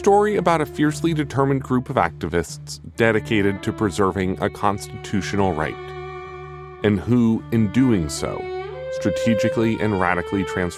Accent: Vermont, United States; wildlife officials in my home state of Vermont talk about how the state actually needs more new hunters

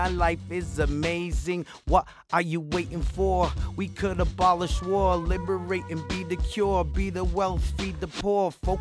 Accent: Cape Verde; also born or lived in Guinea-Bissau; You know, I'm from Cape Verde, originally West Africa. And when I went to Guinea-Bissau, where I was born

